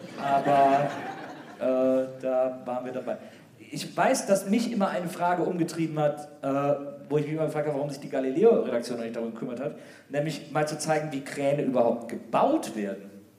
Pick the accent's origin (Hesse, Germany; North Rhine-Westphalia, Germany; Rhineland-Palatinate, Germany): North Rhine-Westphalia, Germany; Wesseling; ich bin ja hier in Wesseling aufgewachsen